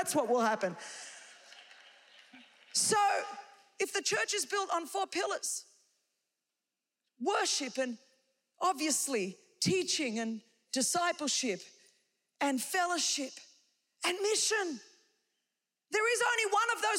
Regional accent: Australia; I come from Australia. We're obsessed with sheep.

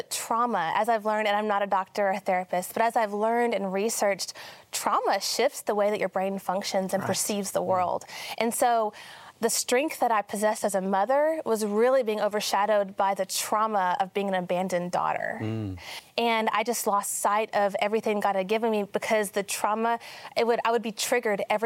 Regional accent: Oklahoma, United States; I'm a housewife from the Bible Belt in Oklahoma.

